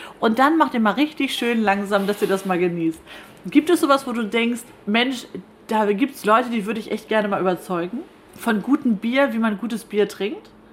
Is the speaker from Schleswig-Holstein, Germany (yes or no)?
yes; Schleswig-Holstein, Germany; Ich bin ja in Kehude aufgewachsen und das ist direkt nebenan.